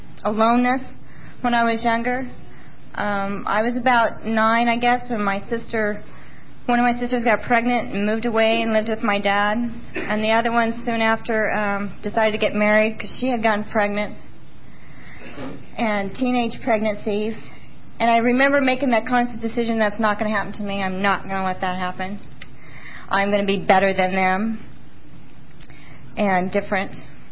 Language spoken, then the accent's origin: English; Bakersfield, California, United States; I grew up in Southern California. I'm from Bakersfield. Real charming town.